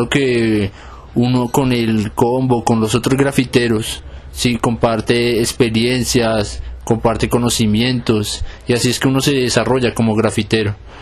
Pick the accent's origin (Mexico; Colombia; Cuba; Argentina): Colombia; Bogotá; tengo 23 años y soy un grafitero de Bogotá.